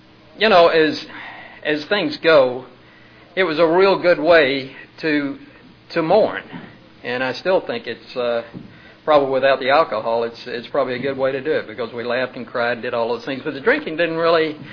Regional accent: Atlanta, Georgia, United States; born there; Let's see, I was born in Atlanta, Georgia.

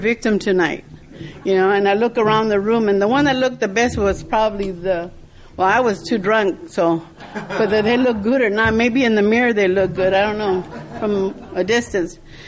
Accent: El Monte, California, United States; I'm from Los Angeles area, El Monte, California.

